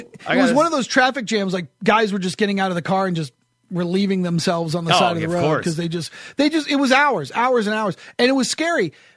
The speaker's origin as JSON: {"language": "English", "region": "New Hampshire", "country": "United States", "tie": "born or raised there", "said": "I grew up in New Hampshire."}